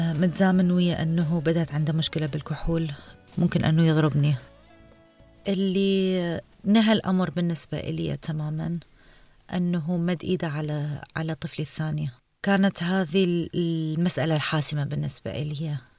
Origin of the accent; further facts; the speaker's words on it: Iraq; now in Denmark; وعمري 36 سنة، أنا من العراق وصار لي عايشة بالدنمارك من 93